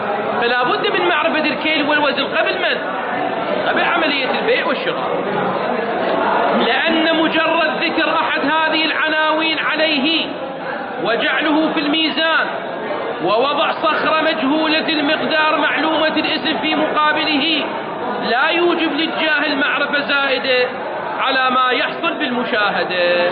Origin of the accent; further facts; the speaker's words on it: Iraq; هذه المصطلحات موجودة عندنا في العراق